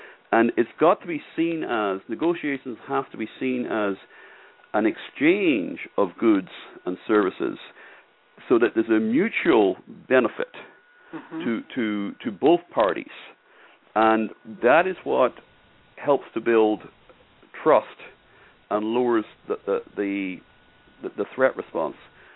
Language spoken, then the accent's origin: English; Northern Ireland, United Kingdom; I mentioned I come from Ireland. I actually come from the north of Ireland.